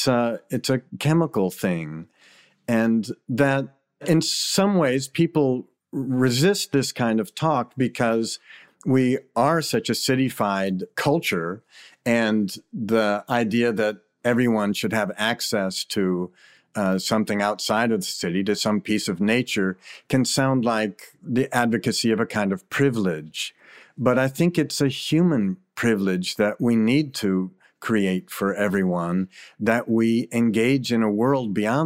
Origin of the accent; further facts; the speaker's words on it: Virginia, United States; You know, I grew up in Virginia with just a single mother who was a school teacher and working all the time.